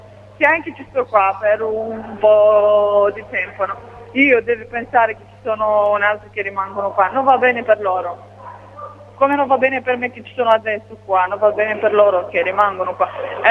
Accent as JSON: {"language": "Italian", "country": "Romania", "second_language": "Italian", "lives_now": "Italy", "said": "Da Romania."}